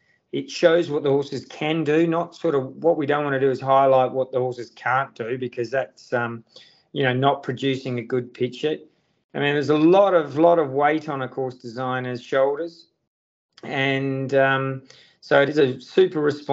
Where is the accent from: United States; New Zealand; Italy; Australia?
Australia; Perth, Western Australia; Well, I grew up in Perth, Western Australia.